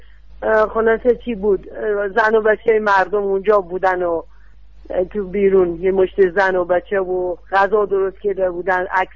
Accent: Yazd, Iran; من خودم بچه یزدم بچه، ولی 32 ساله اینجا هم خب

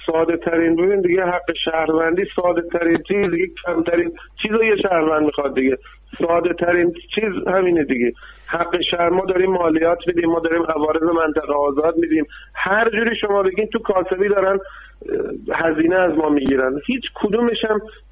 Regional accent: Abadan, Khuzestan, Iran; also born or lived in Isfahan; من زمان جنگ که شده خانواده رفتن اصفهان زندگی کردم، بعد 30 و چند سال برگشتم، به امیدی برگشتم به وادگاهم که خیلی چیزای بهتر ببینم. الان تو این 4-5 سالی که برگشتم از اصفهان اومدم آبادان

